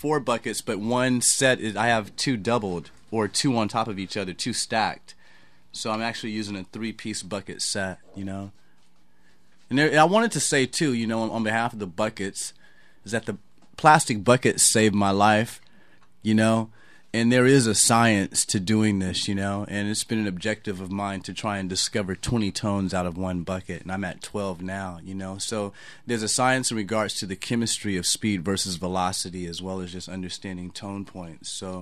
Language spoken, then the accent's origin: English; Portland, Oregon, United States; I'm from the Portland, Oregon area.